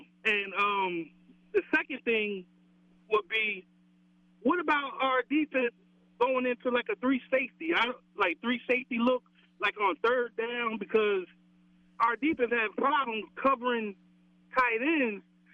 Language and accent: English; Paterson, New Jersey, United States; I'm from Paterson, New Jersey, the home of Victor Cruz.